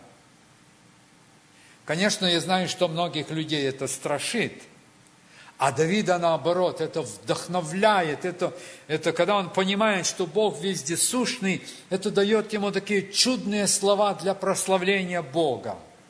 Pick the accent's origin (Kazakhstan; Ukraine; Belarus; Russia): Ukraine; это не потому, что я украинец, поэтому такой упертый